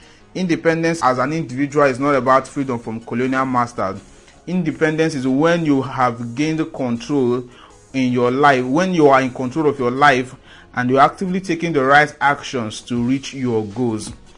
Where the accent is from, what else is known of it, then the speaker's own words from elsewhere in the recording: Nigeria; My emphasis and my choice of using Nigeria is because I am a Nigerian